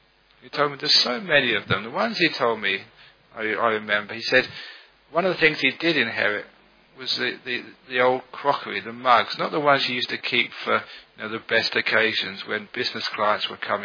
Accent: London, United Kingdom; born there; I was born in London. I became a Buddhist.

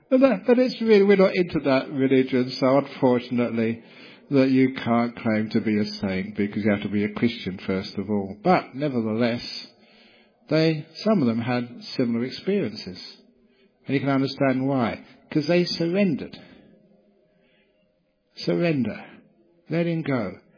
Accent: England, United Kingdom; born there; I'm English because I was born in England, whatever that means, that's in the past, many years in the past.

